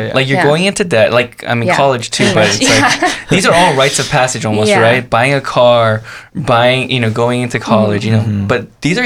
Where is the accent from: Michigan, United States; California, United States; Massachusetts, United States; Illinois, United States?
California, United States; I went to a college in Philadelphia, really far away. I grew up in Southern California.